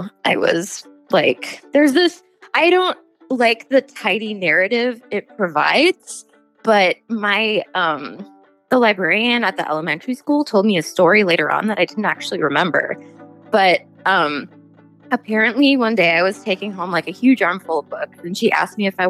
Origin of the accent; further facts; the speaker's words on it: Kiel, Wisconsin, United States; now in Milwaukee, United States; I grew up in Keel, Wisconsin. It's like about an hour and a half away. It's pretty small, and I came to Milwaukee for art school, and I've just been here ever since.